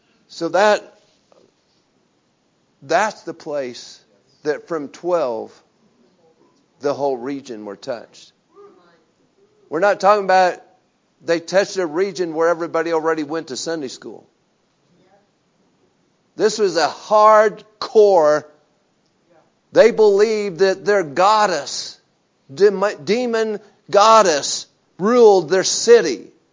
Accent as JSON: {"language": "English", "region": "Wyoming", "country": "United States", "said": "We're from Wyoming."}